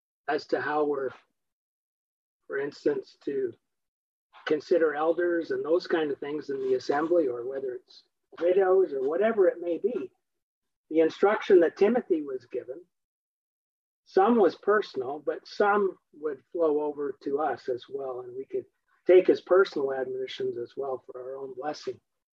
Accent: Ottawa, Ontario, Canada; When I grew up in Ottawa, the brethren there knew what I was like.

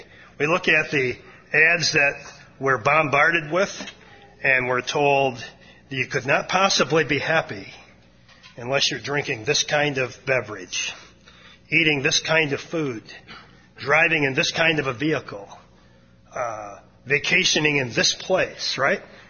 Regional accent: Newfoundland and Labrador, Canada; I grew up in Newfoundland, as most of you know.

